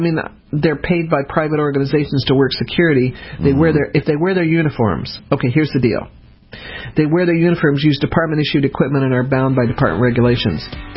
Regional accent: Denver, Colorado, United States; it's where I went to elementary school. For most of my elementary school and junior high school and high school is in Denver.

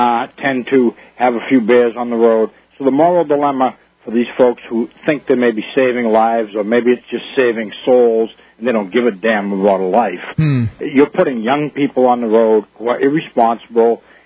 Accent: Massachusetts, United States; I grew up in Massachusetts, and north of the border, there's a little bit more freedom up in New Hampshire.

